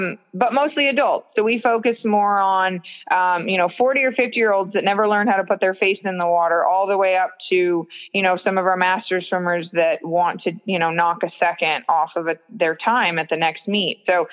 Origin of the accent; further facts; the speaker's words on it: DeLand, Florida, United States; now in Clermont, United States; I am from DeLand, but I've been a Clermont, Florida resident for 11 or 12 years now. So that's home for me.